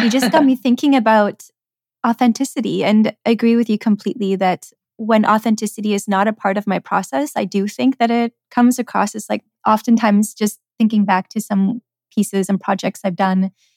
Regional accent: Czechia; I'm not American, actually. I'm from the Czech Republic. And the Czechs, you know, we come from this like very like dark communist past.

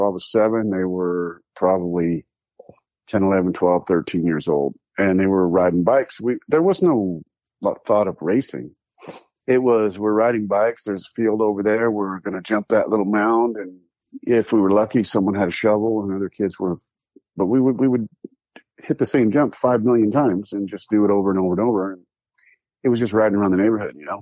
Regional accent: Santa Ana, California, United States; Yeah, I was born and raised in Santa Ana, right. I mean, Santa Ana is a kind of a bigger city, but it was like right on the border of like Santa Ana, Garden Grove, Westminster, that area.

